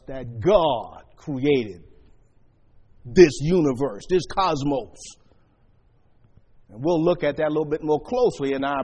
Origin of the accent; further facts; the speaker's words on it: New Orleans, Louisiana, United States; I'm from New Orleans, Louisiana, swampland, flat land. I remember as a youngster growing up, I said, I can't wait. I'm infatuated with mountains.